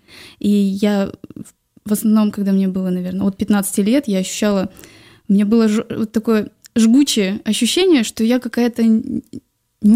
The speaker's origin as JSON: {"language": "Russian", "region": "Dushanbe", "country": "Tajikistan", "tie": "born or raised there", "said": "Я родилась и выросла в городе Душанбе, это Таджикистан."}